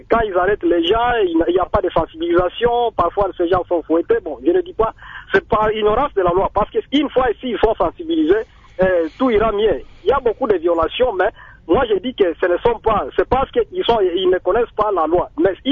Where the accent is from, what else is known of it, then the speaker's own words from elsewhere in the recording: Maniema, DR Congo; Vous savez, ici chez nous, au Maniema